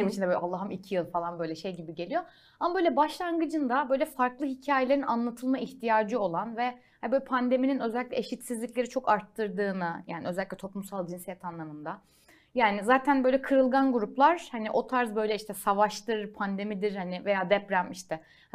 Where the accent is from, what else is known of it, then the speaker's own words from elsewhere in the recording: Ankara, Turkey; Ya şöyle, bir kere ya Ankaralıyım